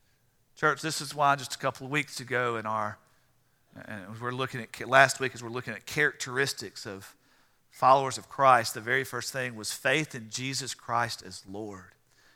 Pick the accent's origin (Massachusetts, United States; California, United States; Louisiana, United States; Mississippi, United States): Louisiana, United States; born there; I was born in Louisiana, but I ain't that dumb.